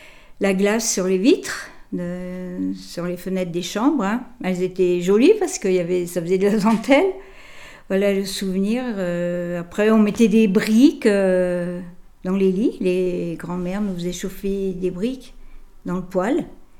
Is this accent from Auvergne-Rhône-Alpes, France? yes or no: no; Pigerolles, Nouvelle-Aquitaine, France; Oui, je suis née à Pigerolles, voilà, où il n'y avait pas beaucoup de confort à l'époque.